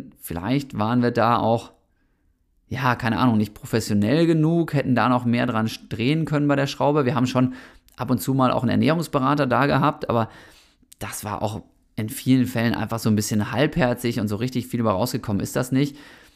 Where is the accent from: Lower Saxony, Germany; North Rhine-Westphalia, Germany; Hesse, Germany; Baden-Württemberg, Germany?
Lower Saxony, Germany; Osnabrück; moved away as an adult; vom beschaulichen Osnabrück, wo ich aufgewachsen bin, nach Bochum gezogen bin